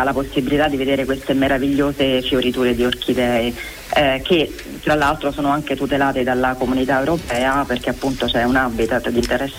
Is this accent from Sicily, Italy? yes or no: no; Rome, Lazio, Italy; io sono romana, sono nata e cresciuta a Roma, ma mi sono voluta trasferire per lavoro lì proprio perché è un posto bellissimo.